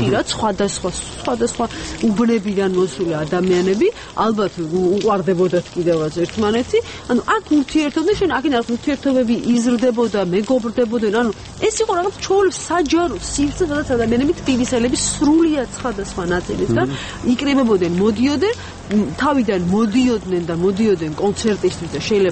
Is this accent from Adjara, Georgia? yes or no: no; Tbilisi, Georgia; ეს არის სივრცე, სადაც მე ვბრძნობ თბილისელ ქალაქი და ქვეყანა